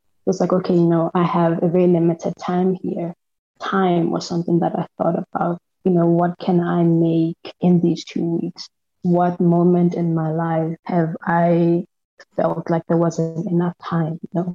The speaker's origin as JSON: {"language": "English", "country": "Lesotho", "said": "I am an artist from Lesotho, where I am currently based, but I'm also somewhat based in Johannesburg."}